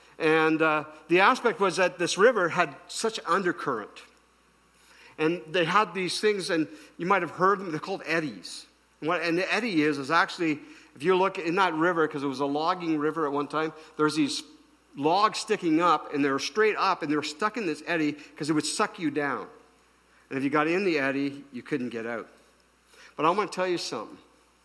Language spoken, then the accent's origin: English; Ottawa, Ontario, Canada; But I grew up in the Ottawa area, and then my family, my parents were both born in Quebec.